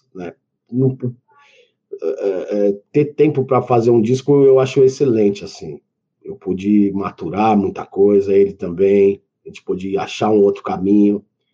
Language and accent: Portuguese; São Paulo, Brazil; eu fui criado pela minha mãe no Jardim Celeste, ali no bairro da periferia de São Paulo.